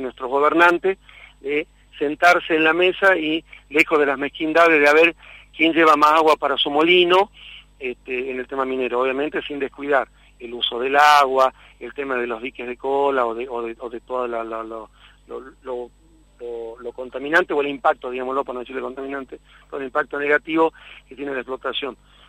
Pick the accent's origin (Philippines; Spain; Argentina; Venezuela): Argentina; como argentinos, como trabajadores del campo popular